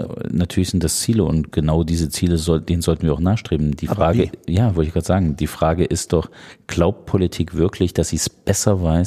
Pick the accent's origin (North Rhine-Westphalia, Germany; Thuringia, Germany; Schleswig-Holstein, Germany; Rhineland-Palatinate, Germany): Thuringia, Germany; zuerst einmal bin ich gebürtiger Thüringer